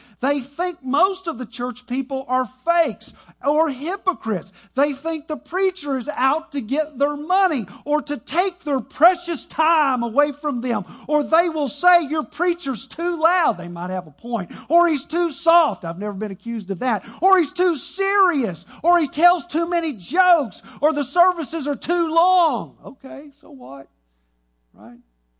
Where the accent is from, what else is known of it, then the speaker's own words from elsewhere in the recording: Duncanville, Texas, United States; Growing up in Duncanville High School, we ended up at a church by the name of First Baptist Church of Oak Cliff